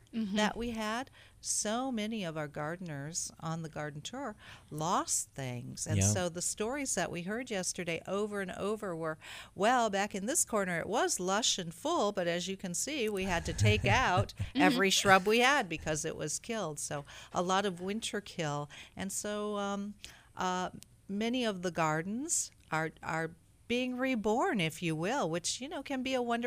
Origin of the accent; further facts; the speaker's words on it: Ohio, United States; I grew up in Ohio. about an hour south of Cleveland in a rural area.